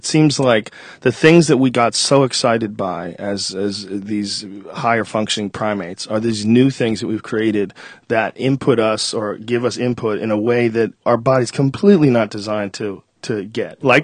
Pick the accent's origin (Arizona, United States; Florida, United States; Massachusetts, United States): Massachusetts, United States; Boston; You know, like when I grew up in Boston, it was Charles Lacordaire.